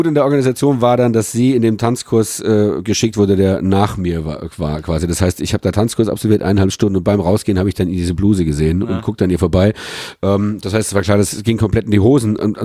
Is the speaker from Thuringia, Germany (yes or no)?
no; Mannheim, Baden-Württemberg, Germany; bei uns in Mannheim gibt es die zwei Tanzschulen.